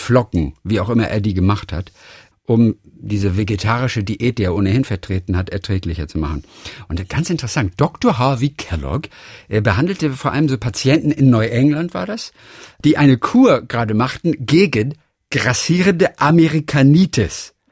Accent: Northern Germany, Germany; ich komme aus Norddeutschland. Früher waren das für mich Wurzeln.

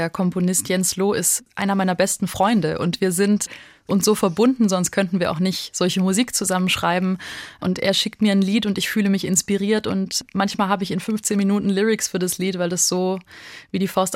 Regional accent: Baden-Württemberg, Germany; Anne Tschichowski ist ja da auch eine Größe bei uns in Baden-Württemberg

